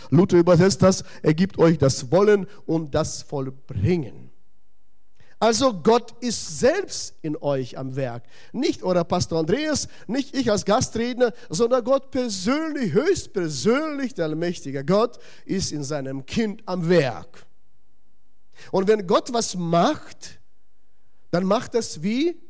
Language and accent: German; Kazakhstan; German is a second language; now in Germany; ich komme aus Kasachstan